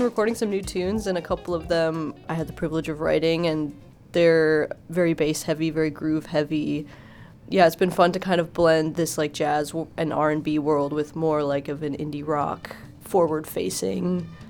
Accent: Minneapolis, Minnesota, United States; I'm from Minneapolis. Been here for a long time now.

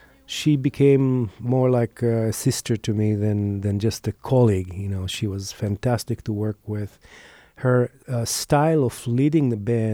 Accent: Israel; English is a second language; now in Minneapolis, United States; Well, I grew up in Israel, and in pretty early age, I stumbled through the aspect of arranging music and decided this is what I want to do.

